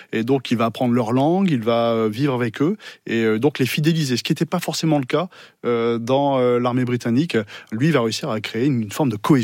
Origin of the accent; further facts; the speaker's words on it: Brittany, France; C'est intéressant parce que je viens de Bretagne